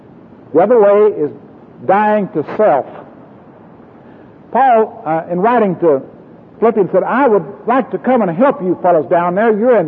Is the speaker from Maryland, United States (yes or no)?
no; Oklahoma City, Oklahoma, United States; In Oklahoma City, my hometown, one night, after all the cars were gone except the co-labor corps and the counselors and the inquirers